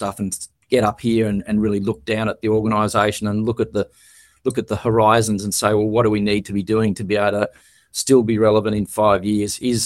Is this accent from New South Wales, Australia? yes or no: yes; Glen Innes, New South Wales, Australia; Glenys is my hometown. Finished school and got a job on the local newspaper there